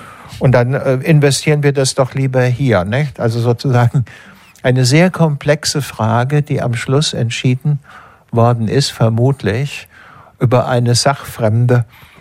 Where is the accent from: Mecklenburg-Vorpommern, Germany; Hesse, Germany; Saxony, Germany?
Hesse, Germany; Ich meine, ich komme aus Hessen, ursprünglich.